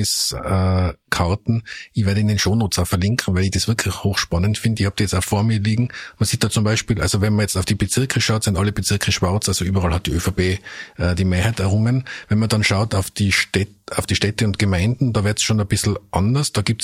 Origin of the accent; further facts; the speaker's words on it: Tyrol, Austria; Ja, ich kann das sagen als Tiroler.